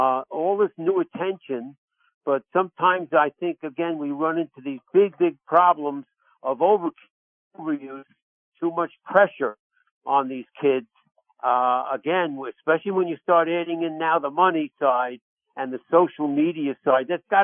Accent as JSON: {"language": "English", "region": "New York", "country": "United States", "accent": "New York", "said": "that's why I like mixing my New York accent with all my different guests"}